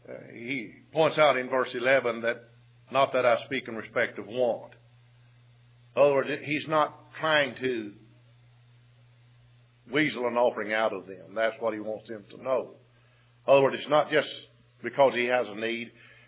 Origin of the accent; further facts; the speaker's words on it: Texas, United States; And I'd always have to deal with that in some fashion since I'm from Texas.